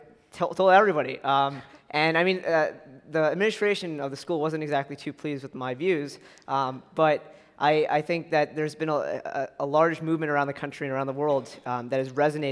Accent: Bethpage, New York, United States; also born or lived in Syosset; So I moved on Long Island from Bethpage, New York to Syosset, New York in the summer of 2010, so from middle of 9th and 10th grade.

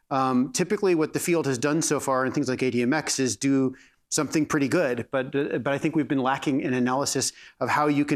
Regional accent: Colorado, United States; I am originally from Colorado, so it's felt like that this week.

